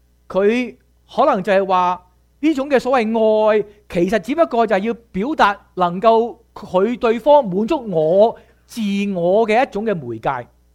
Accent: China; 通常都唔似我哋中國人咧，我哋好含蓄嘅

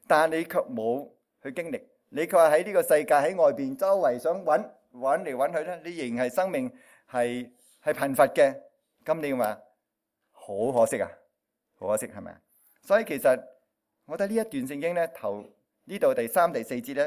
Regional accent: China; 就系我哋中国人有一句话咧

